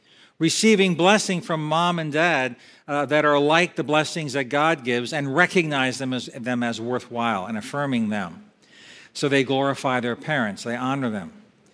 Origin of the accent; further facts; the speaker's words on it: Eastport, United States; I grew up in Eastport. I'm not crazy about being on the water, all right?